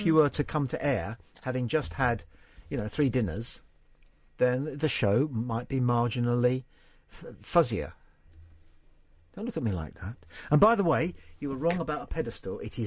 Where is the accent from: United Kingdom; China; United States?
United Kingdom; Hounslow, London; Out, mate, I'll tell you, I'm from Hounslow.